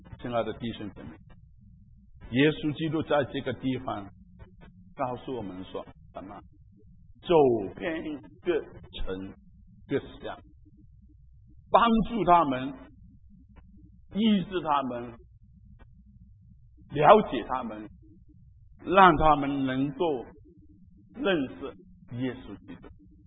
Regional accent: China; 我们中国人过年的时候，我们也将一些中国的食物送给他。

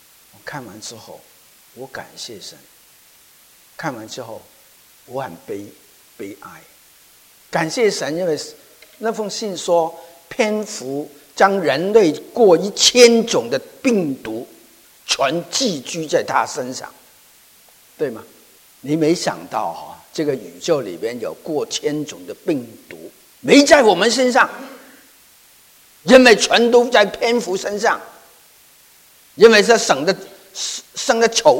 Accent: Hong Kong; 我自己从我是香港来的人，对香港的事情很关心

